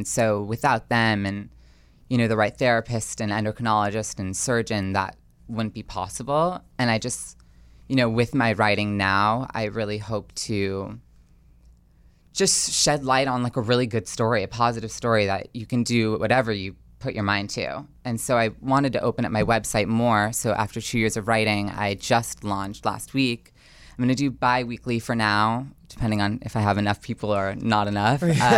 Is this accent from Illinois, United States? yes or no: no; New Jersey, United States; I grew up in a wonderful town in northern New Jersey